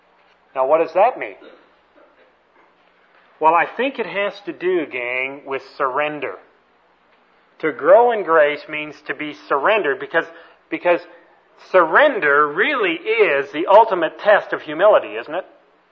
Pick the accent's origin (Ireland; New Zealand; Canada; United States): Canada; And, of course, I'm a Canadian, and I still hold my Canadian passport.